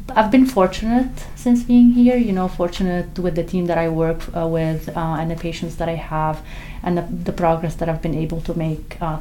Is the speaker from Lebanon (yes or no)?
yes; Lebanon; moved away as an adult; now in United States; I'm an immigrant. I come from Lebanon